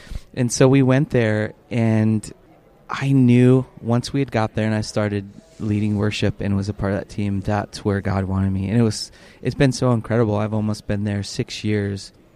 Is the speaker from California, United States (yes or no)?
yes; San Diego, California, United States; also born or lived in Lake Havasu; I'm from San Diego, but I was living in Lake Havasu because I went to high school there. And I moved back to San Diego